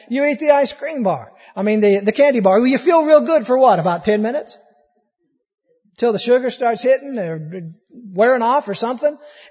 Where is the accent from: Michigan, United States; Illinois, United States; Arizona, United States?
Arizona, United States; Peoria; I used to live in Peoria. I grew up out in Peoria and had a friend that worked at a Tasty Freeze out in Sun City.